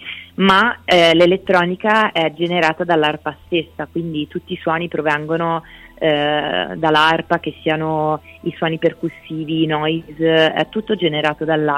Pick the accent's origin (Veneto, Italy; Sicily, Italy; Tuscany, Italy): Tuscany, Italy; Torre del Lago Puccini; tra Lucca e Pisa, insomma, dove sono cresciuta, a Torre del Lago Puccini per la precisione